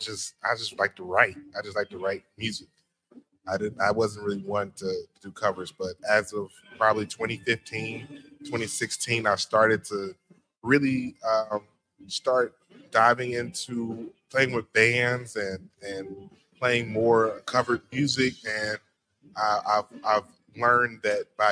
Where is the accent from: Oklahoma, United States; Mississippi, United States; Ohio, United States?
Mississippi, United States; Jackson; now in Memphis, United States; well, originally I'm from Jackson, Mississippi. I've been living in Memphis for about 10 years.